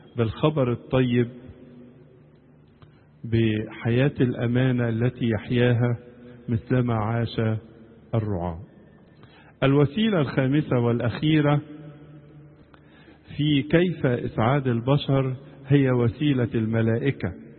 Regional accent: Egypt; نصلي من أجل بلادنا مصر، نصلي من أجل كل شعبها

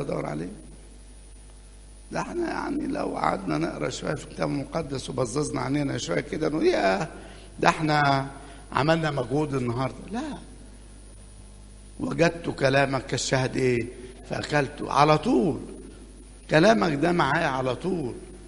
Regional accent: Upper Egypt, Egypt; زي ما بيقولوا عندنا في الصعيد بنظبطه

